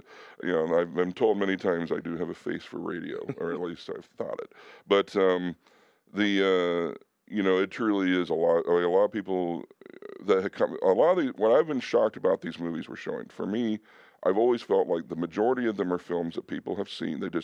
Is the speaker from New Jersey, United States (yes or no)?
yes; New Jersey, United States; But you know, I was raised in Jersey, so we use profanity as as adjectives.